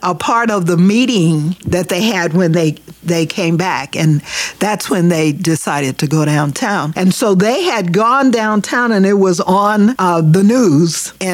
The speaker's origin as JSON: {"language": "English", "town": "Oklahoma City", "region": "Oklahoma", "country": "United States", "tie": "born or raised there", "also_born_or_lived": "California", "said": "went to Webster here in Oklahoma City when I came back from California, and then from Webster to Douglas."}